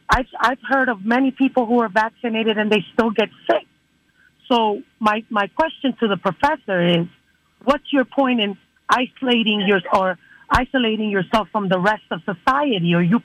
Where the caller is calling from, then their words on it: Missouri, United States; I'm calling from Missouri.